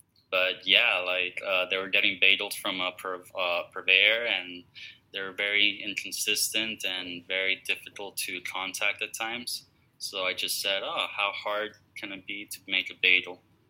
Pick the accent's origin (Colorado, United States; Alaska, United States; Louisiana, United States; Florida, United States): Florida, United States; Miami; So I'm born and raised in Miami. My background's Colombian.